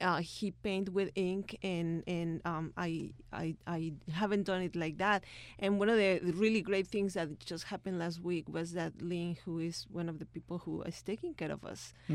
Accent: Mexico; now in United States; And it was that kind of introduction to what children literature was here in this country when I came from Mexico in 1994.

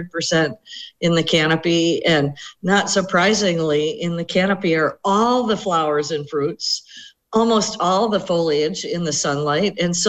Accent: New England, United States; the same way that I used to see leaves in trees where I grew up in New England of North America.

